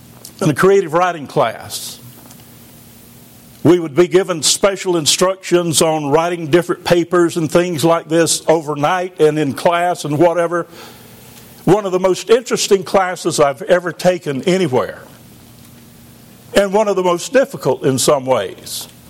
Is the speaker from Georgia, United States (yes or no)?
yes; Georgia, United States; I live in North Georgia now, Northeast Georgia, but I grew up in South Georgia, and it's a world of a difference between North Georgia and South Georgia.